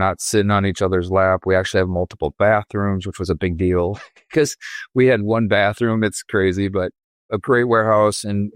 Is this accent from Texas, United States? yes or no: no; Wisconsin, United States; And I'm from Wisconsin.